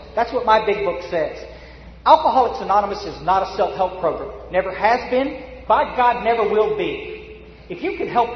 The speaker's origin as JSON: {"language": "English", "region": "Texas", "country": "United States", "said": "I mean, hell, I came all the way from Texas. And some of you will be glad I'm going back in a few hours."}